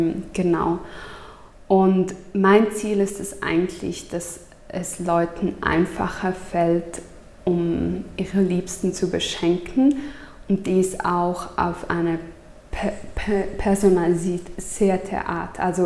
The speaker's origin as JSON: {"language": "German", "region": "Grisons", "country": "Switzerland", "said": "Der kommt auch aus der Lenzer Heide, aus dem Kanton Graubünden, wo ich herkomme."}